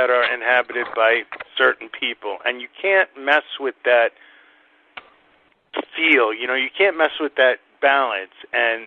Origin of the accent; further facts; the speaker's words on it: New York City, New York, United States; you know, I grew up in Starrett City.